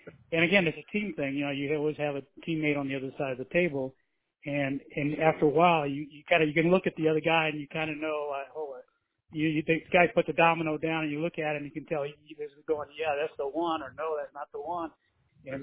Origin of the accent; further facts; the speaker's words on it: Tampa, Florida, United States; My family, we're all from Tampa. I was born in Tampa. My parents were born in Tampa. My grandparents all came from Cuba. And we've been in Tampa for... since the turn of the century.